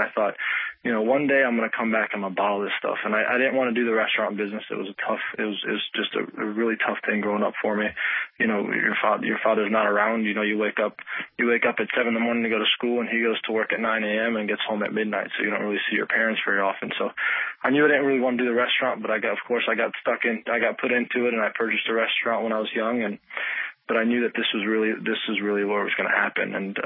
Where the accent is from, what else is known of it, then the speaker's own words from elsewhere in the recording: Paterson, New Jersey, United States; born there; I can't say I grew up there. I was born there and I lived there for a few years, and I was born in Patterson.